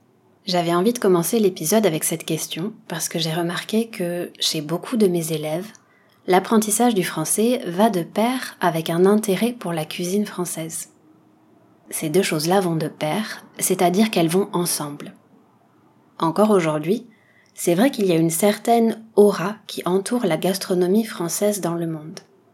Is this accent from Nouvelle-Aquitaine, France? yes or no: yes; Nouvelle-Aquitaine, France; ma région d'origine, le Pays Basque. C'est un coin de France où la tradition et la cuisine locale occupent une place très spéciale.